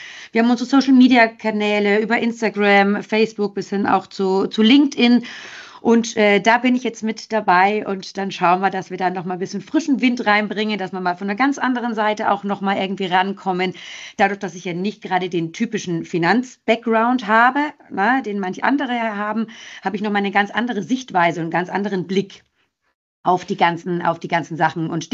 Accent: Munich, Bavaria, Germany; moved away as an adult; now in Frankfurt, Germany; Ich bin eine Münchnerin. Also ich bin in München geboren und auch aufgewachsen und bin dann der Liebe wegen nach Frankfurt gewechselt vor über, ich glaube, langsam sind es 12, 13 Jahre, seitdem ich hier in Frankfurt bin.

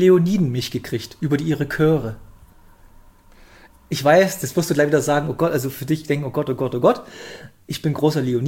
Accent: Bautzen, Saxony, Germany; now in Leipzig, Germany; Ich wohne ja, ich komme hier aus Bautzen, meine Ausbildung war zu Ende und dann habe ich habe immer schon ein bisschen in Leipzig gewohnt, da bin ich mal nach Leipzig gezogen.

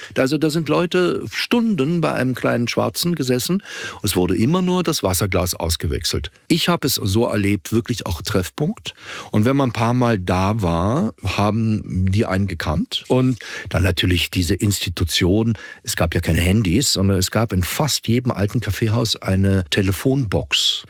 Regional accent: Vienna, Austria; Ich gehe vom ersten, also von meiner Heimat

